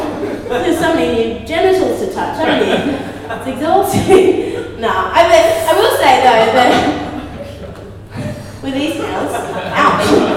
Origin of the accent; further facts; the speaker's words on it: Sydney, New South Wales, Australia; I'm originally from Sydney, but I do work full time in Sydney